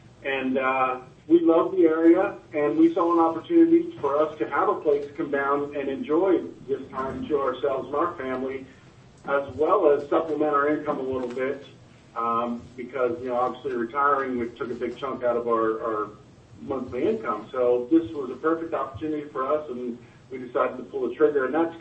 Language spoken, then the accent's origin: English; Kansas City, United States; We're from the Kansas City area.